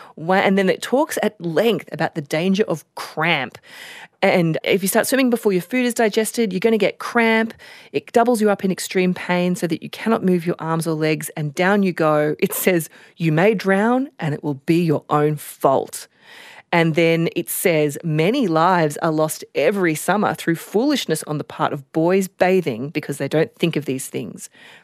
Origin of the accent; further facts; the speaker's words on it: Queensland, Australia; for me as a kid growing up in Queensland